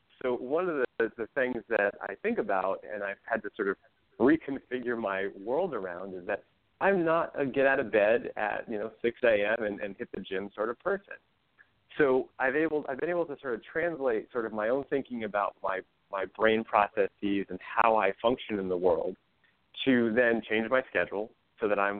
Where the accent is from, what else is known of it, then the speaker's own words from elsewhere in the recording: Rhode Island, United States; And I grew up on the East Coast, and I grew up in Rhode Island, a little small town.